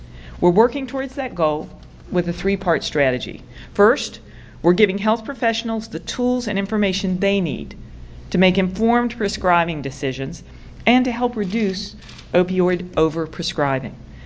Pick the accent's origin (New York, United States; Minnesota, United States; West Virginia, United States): West Virginia, United States; Hinton; I grew up in Hinton, West Virginia, and my home state has consistently ranked at the top of the states with the highest rate of deaths from overdose